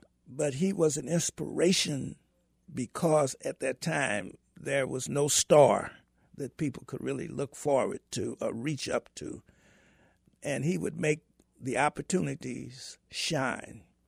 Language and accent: English; Texas, United States; born there; I was born in Texas in a very small town where you couldn't even go on one side of the street.